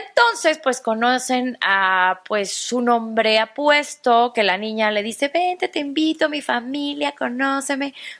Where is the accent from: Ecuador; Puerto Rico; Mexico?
Mexico; Exacto, que nosotros mismos como mexicanos.